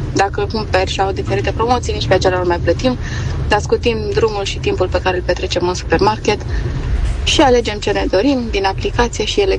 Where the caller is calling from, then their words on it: Timișoara, Timiș County, Romania; din Timișoara.